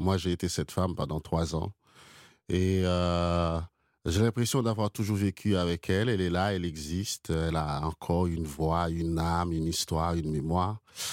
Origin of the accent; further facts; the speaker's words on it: Haiti; moved away; J'ai quitté Haïti, enfin, non, parce que je pense que j'écris depuis cette enfance, depuis mes vécus haïtiens, depuis mon histoire, depuis ma mémoire. Je suis un modeste héritier de la grande tradition poétique haïtienne.